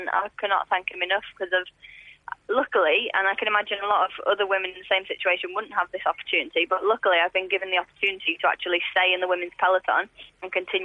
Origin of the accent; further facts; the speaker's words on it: United Kingdom; me coming up as a British cyclist